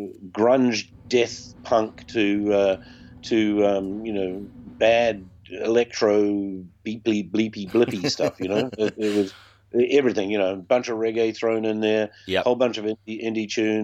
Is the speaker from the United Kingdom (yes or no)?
no; New Zealand; hey, we're from New Zealand, we'll play at a gig for free